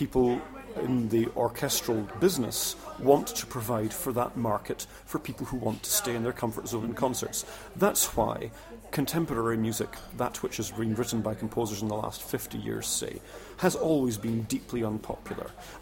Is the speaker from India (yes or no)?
no; Scotland, United Kingdom; now in Cologne, Germany; And I live in Cologne in Germany, although I'm a Scot